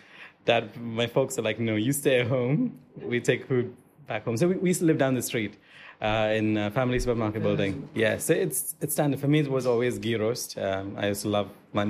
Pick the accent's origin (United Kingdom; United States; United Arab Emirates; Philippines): United Arab Emirates; Karama, Dubai; so I'm a Karama boy, so I grew up in Karama.